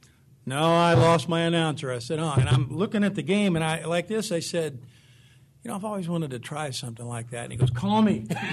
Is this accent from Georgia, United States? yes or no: no; Louisville, Kentucky, United States; Kaywood's the guy I grew up with in Louisville. I was a baseball nut.